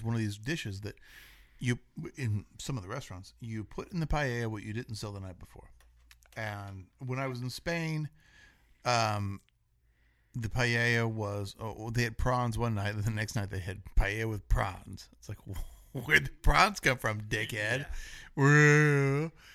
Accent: United States; I'm American, and we don't like this.

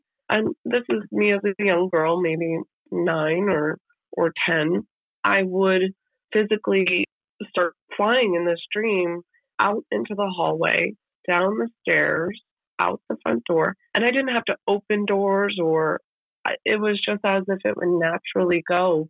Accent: New York, United States; born there; So I was born in 1983 in Hudson Valley, New York.

